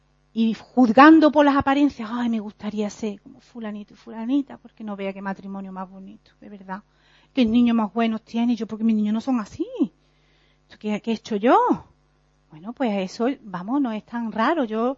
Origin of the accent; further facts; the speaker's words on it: Benalmádena, Andalusia, Spain; Yo soy de Benalmádena Pueblo y allí se repiten mucho las cosas.